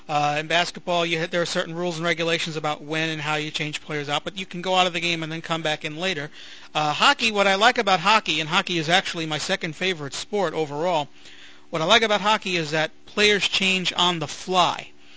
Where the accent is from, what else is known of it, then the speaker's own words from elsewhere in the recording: Brooklyn, New York, United States; I grew up with baseball, and I grew up in Brooklyn, where baseball is practically a religion.